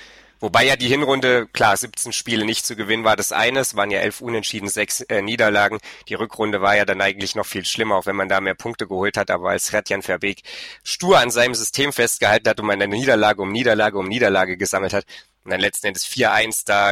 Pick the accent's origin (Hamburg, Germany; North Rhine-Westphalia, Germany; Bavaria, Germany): Bavaria, Germany; Würzburg; born there; Denn ich bin zwar in Würzburg geboren, aber wohne seit, weiß ich nicht, Jahr und Tag gefühlt mitten im zentralen Sachsen.